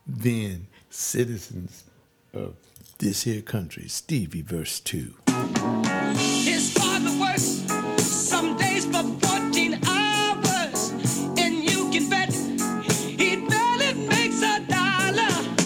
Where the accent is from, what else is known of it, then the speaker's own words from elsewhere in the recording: Los Angeles, California, United States; He was from a small town in Arkansas. I don't even know the name of the town. And I was from Los Angeles.